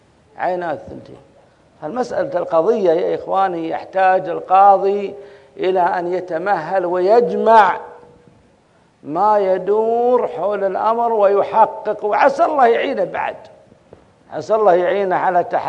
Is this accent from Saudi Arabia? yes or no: yes; Saudi Arabia; ولو كانت عندنا في السعودية وجاءت للإفتاء سيحيلها للمحكمة، لأن فيها أطراف